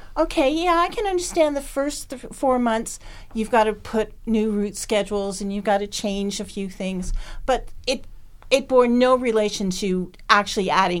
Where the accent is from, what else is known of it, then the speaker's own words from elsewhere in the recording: Montreal, Quebec, Canada; I grew up in Montreal.